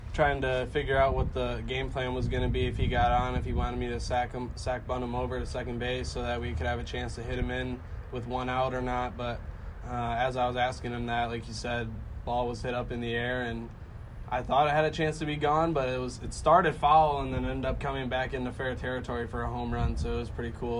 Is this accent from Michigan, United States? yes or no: yes; Michigan, United States; My dad was the football coach at Saugatuck.